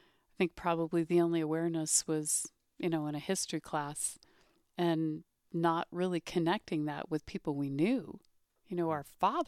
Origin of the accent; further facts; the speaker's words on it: Berkeley, California, United States; Growing up in Berkeley during the Cultural Revolution, when the Vietnam War had turned ugly, according to our press, and impressed that upon people, I grew up surrounded by that, burning the flag.